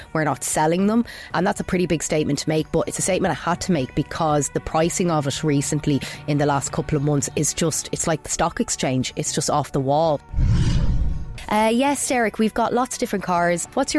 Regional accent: Ireland; Yeah, I'm kind of, I suppose I'm new age Irish. Like, I am Irish, but I've been here since I was about 5 years old. So I've been here 27 years, you know, but my mum is Somalian.

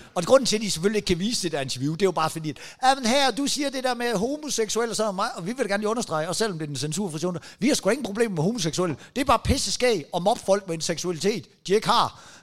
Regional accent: Jutland, Denmark; jeg kommer fra Jylland, ikke?

